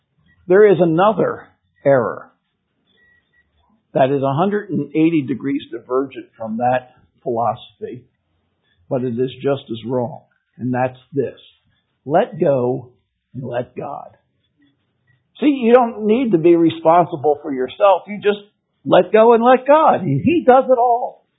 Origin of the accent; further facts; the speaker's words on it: Philadelphia, Pennsylvania, United States; I was born in Philadelphia. Grew up, my early childhood years were spent in the eastern part of the state.